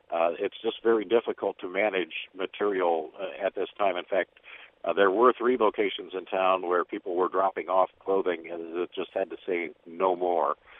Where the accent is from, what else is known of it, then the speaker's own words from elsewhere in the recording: Washington, United States; and I grew up in Washington, so I know what's going on over there right now